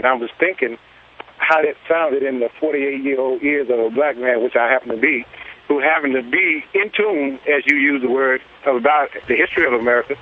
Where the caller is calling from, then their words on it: North Carolina, United States; I'm in on my way to Wilmington, North Carolina right now.